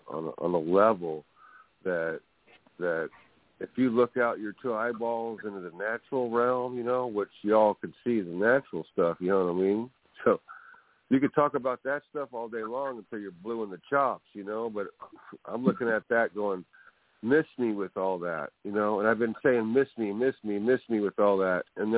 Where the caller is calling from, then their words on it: California, United States; I'm calling from California, the West Coast, by the way.